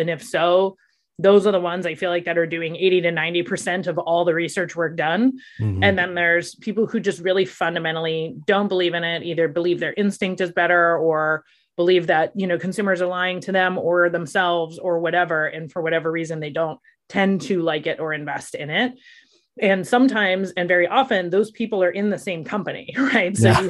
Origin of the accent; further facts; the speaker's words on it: Ohio, United States; And I was a kid from Ohio.